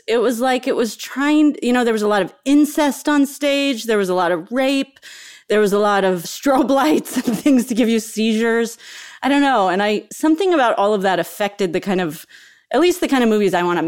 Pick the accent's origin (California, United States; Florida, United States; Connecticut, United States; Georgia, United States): California, United States; And I'm from the Bay Area, so it was also, the setting of it just felt really connected to me.